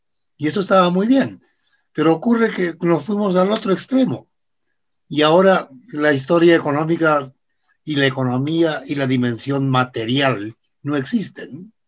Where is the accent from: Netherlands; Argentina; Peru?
Peru; also born or lived in Colombia; Sí, mire, yo soy peruano, todavía, formalmente por lo menos